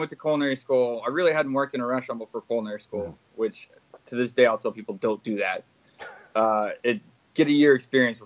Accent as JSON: {"language": "English", "town": "Sugar Land", "region": "Texas", "country": "United States", "tie": "born or raised there", "said": "No, I grew up in Houston. Well, okay. Sugar Land, a suburb of Houston."}